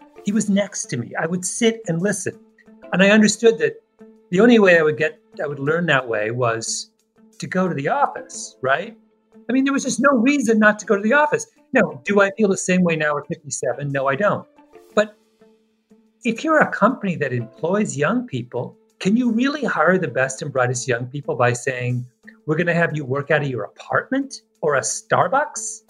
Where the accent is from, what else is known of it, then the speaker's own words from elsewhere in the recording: Canada; I am very Canadian.